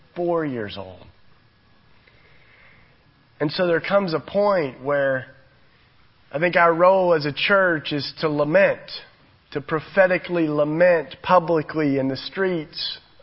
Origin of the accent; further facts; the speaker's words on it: Tennessee, United States; I mean, I grew up in Tennessee.